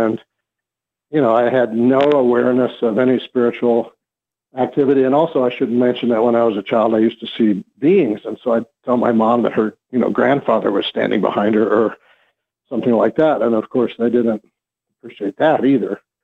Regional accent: Rapid City, South Dakota, United States; I was growing up in Western South Dakota in Rapid City

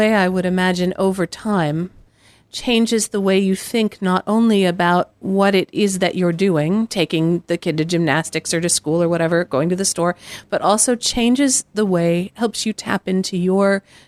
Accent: Midwest, United States; I grew up in the Midwest. I'm very rule-based, right?

